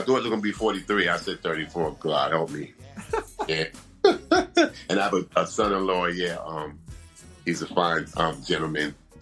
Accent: Brooklyn, New York, United States; also born or lived in Long Island; now in New Jersey, United States; Oh, I'm from Brooklyn, New York, originally. I moved out to Long Island for a little while

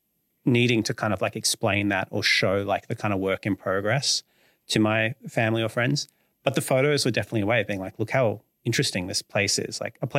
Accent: Melbourne, Victoria, Australia; also born or lived in United Kingdom / Canberra; I've lived in rural Victoria, I've lived in the UK, I've lived in Canberra. But I grew up in Melbourne and I live here now and I'll probably live here for much, much longer.

